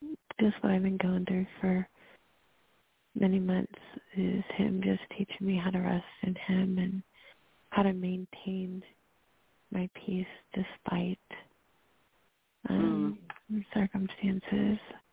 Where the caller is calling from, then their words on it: North Carolina, United States; from North Carolina.